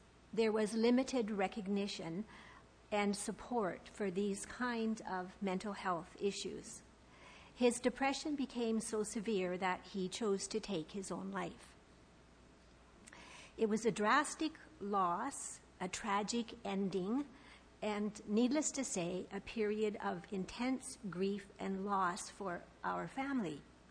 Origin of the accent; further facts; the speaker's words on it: Nampa, Alberta, Canada; I was born in Peace River in northern Alberta, 300 miles north of Edmonton. I was the youngest of four children living on a farm in Nampa near Peace River.